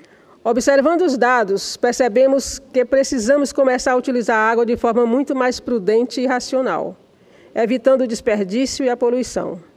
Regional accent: Northeast Region, Brazil; no semiárido brasileiro, localizado majoritariamente na região Nordeste, de onde venho.

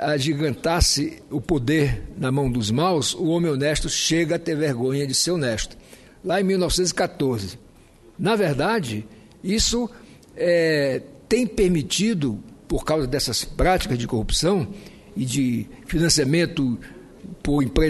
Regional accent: Roraima, Brazil; eu nasci no meu estado, eu nasci em Roraima, meu pai que foi para lá do Ceará, meus avós foram da Paraíba

